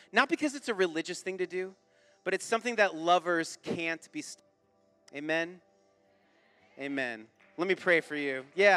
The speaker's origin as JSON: {"language": "English", "town": "Mukilteo", "region": "Washington", "country": "United States", "tie": "born or raised there", "said": "I grew up in Mukilteo, so the smell of decaying seaweed was always around."}